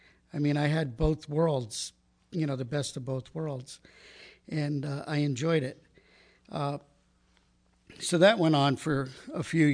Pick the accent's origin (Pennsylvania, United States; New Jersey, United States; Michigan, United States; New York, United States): New Jersey, United States; So when I was younger, I grew up in Jersey.